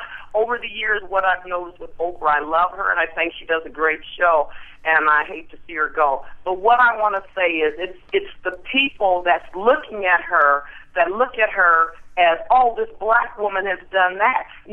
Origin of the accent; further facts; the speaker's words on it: Omaha, Nebraska, United States; I'm from Omaha.